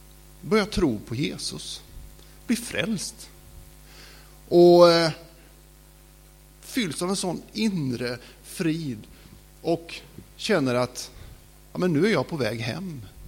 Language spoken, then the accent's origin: Swedish; Marieholm, Skåne, Sweden; Hemma i Marieholm så har vi haft barn- och ungdomsgrupper.